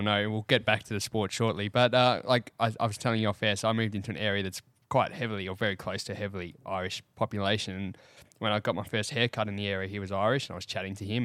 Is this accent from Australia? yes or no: yes; Melbourne, Victoria, Australia; whenever we're overseas and then people we say we're from Melbourne, first question, Revs.